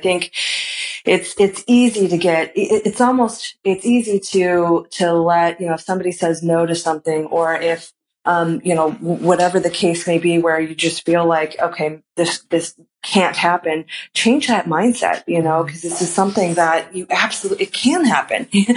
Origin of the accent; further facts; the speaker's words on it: Chicago, Illinois, United States; You know, I grew up in Chicago. You know, this was like maybe my second time to even being in California just in general.